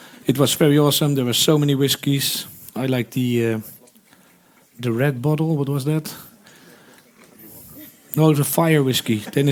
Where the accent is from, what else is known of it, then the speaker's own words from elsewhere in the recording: Amersfoort, Utrecht, Netherlands; in my hometown of Amersfoort.